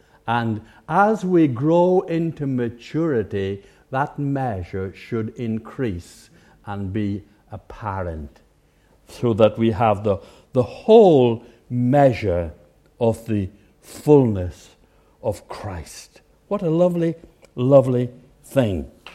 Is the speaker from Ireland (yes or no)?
yes; Ireland; I come from Ireland, as you know. I was brought up in the country.